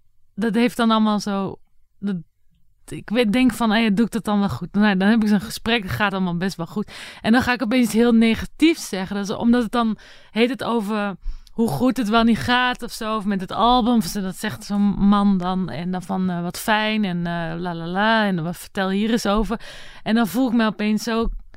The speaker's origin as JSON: {"language": "Dutch", "town": "Antwerp", "region": "Flanders", "country": "Belgium", "said": "Antwerpen."}